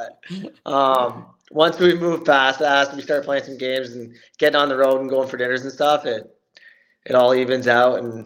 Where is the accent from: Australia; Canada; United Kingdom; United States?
Canada; Belleville, Ontario; I'm from Belleville here, which is 2 hours from Toronto